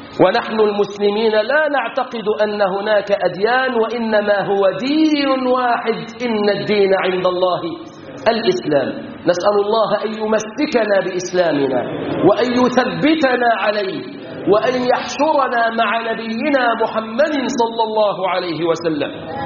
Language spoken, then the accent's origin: Arabic; Egypt; احفظ بلادنا مصر